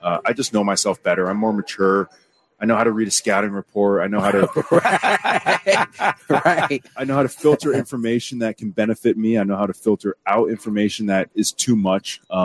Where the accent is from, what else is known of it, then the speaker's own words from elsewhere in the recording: San Diego, California, United States; my hometown happens to be San Diego, best city in America.